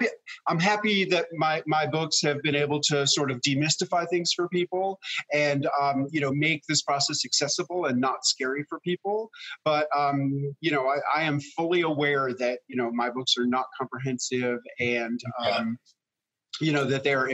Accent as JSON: {"language": "English", "town": "New York City", "region": "New York", "country": "United States", "tie": "born or raised there", "said": "as a kid growing up in New York City, I loved pickles. My grandparents were immigrants from Eastern Europe."}